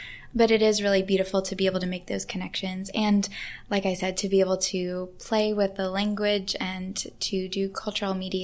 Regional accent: England, United Kingdom; which was a really big deal as an English person.

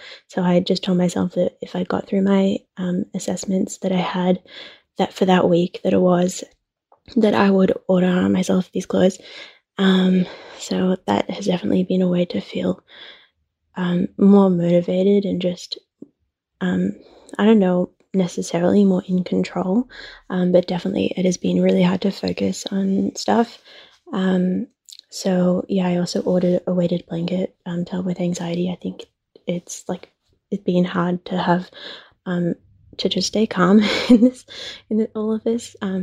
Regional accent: Australia; I'm from Australia

